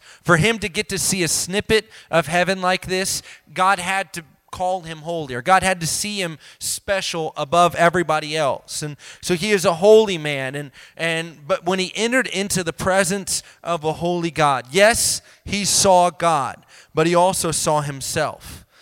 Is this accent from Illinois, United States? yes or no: no; Elkhart, Indiana, United States; I'm from Elkhart, Indiana, and we would always play in that basketball tournament